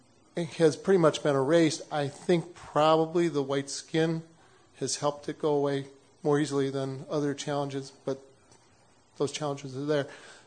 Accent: Wooster, Ohio, United States; from Worcester, Ohio.

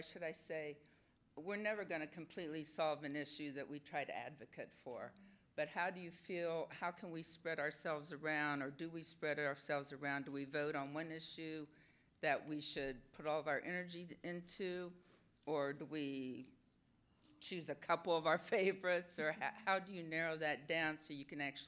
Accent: San Diego, California, United States; I'm from San Diego, First Unitarian.

